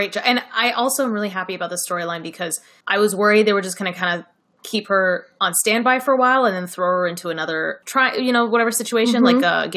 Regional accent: Ann Arbor, Michigan, United States; I know we had a queer prom in my hometown of Ann Arbor, Michigan.

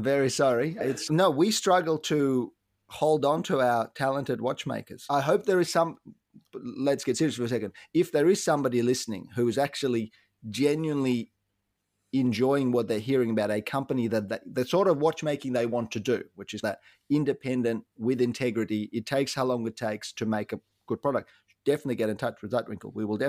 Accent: Ukraine; I was born, I grew up in the Ukraine.

